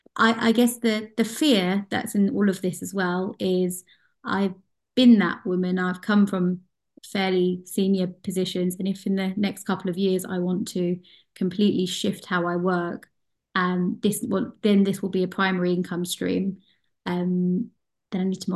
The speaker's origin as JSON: {"language": "English", "country": "United Kingdom", "lives_now": "Copenhagen, Denmark", "said": "I think as a British Asian woman, I have felt a number of additional kind of should be statements of what I think I should be. But as I'm starting to coach, bear in mind I'm based in Copenhagen"}